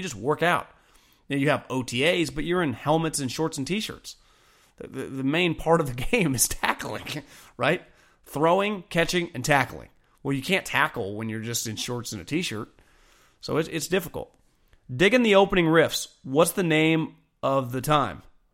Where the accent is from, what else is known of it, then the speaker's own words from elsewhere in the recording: Davis, California, United States; I grew up in Davis, California. I rooted for the Sacramento Kings for a long time.